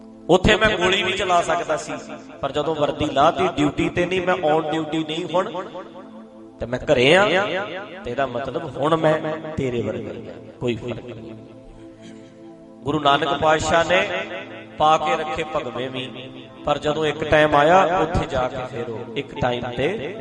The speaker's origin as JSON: {"language": "Punjabi", "region": "Punjab", "country": "India"}